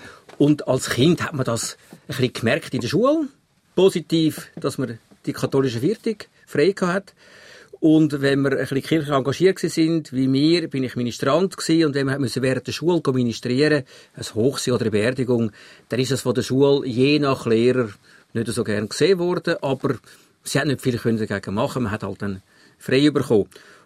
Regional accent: Schlieren, Zurich, Switzerland; Ich bin in Schlieren aufgewachsen, in einem Arbeiterdorf. Dort haben alle nicht viel zu beissen gehabt. Dort ist allen nicht so gut gegangen, den Arbeitern, den zugewanderten Katholiken.

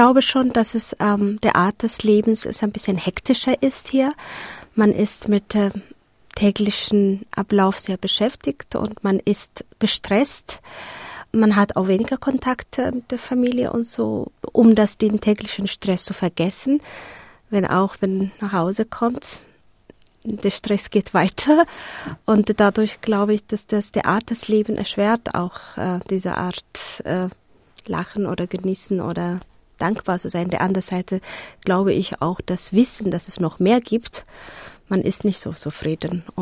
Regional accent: Addis Ababa, Ethiopia; German is a second language; also born or lived in Eastern Ethiopia; Ich bin im Ostäthiopien geboren und bis, wo ich 8. Klasse gekommen bin, die erste Hauptschule. Und dann ist es der Krieg zwischen Äthiopien und Somalia ausgebrochen, müssen wir die ganze Familie oder die ganze Stadt fliehen. Und dann sind wir nach Addis gekommen

